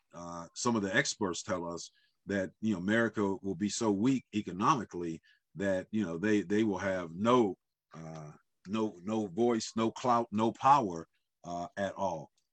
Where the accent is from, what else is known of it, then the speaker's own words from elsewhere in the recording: United States; Before I'm American and before I'm Black, you know, I'm a child of God, right?